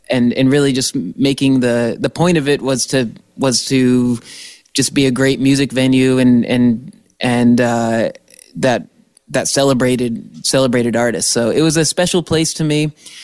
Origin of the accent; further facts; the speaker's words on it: Hartford, Connecticut, United States; I grew up in the Hartford area, down in Connecticut, and my dad would bring me up to shows at the Iron Horse because in Connecticut, there really isn't a venue